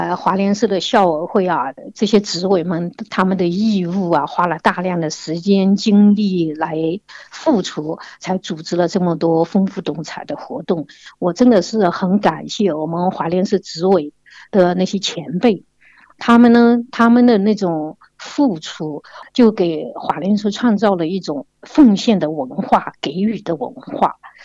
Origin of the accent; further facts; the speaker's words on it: China; now in Australia; 小时候在中国吃的那些东西